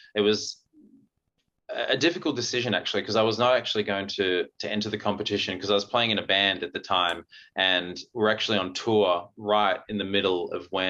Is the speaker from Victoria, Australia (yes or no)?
yes; Melbourne, Victoria, Australia; I cancelled one of our biggest shows that we had for the tour to fly down to my home state, Melbourne, to enter in this Lego competition.